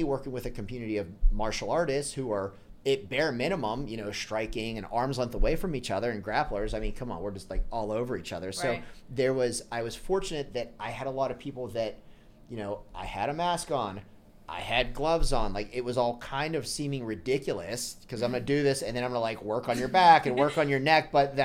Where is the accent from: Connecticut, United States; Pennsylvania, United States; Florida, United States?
Pennsylvania, United States; Pittsburgh; I'm from Pittsburgh, Pennsylvania. So we're both from the Northeast.